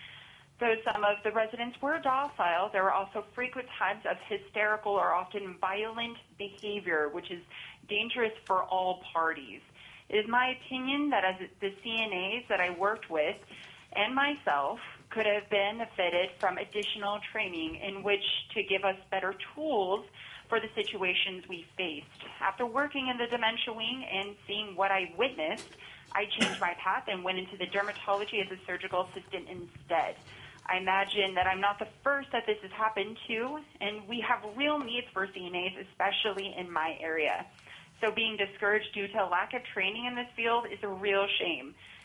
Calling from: Soldotna, Alaska, United States; I'm calling from Soldotna.

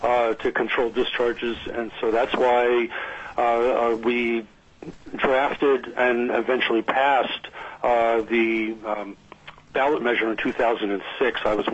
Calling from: Haines, Alaska, United States; I'm calling in from Haynes.

